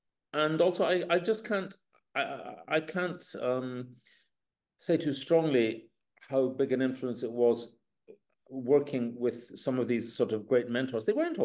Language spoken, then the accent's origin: English; Scotland, United Kingdom; I have an oboist friend from, I'm from Scotland, and our parents were friends together back in the war.